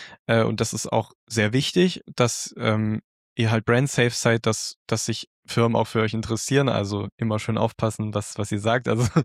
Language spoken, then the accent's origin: German; Baden-Württemberg, Germany; Ich bin ja eigentlich Schwabe.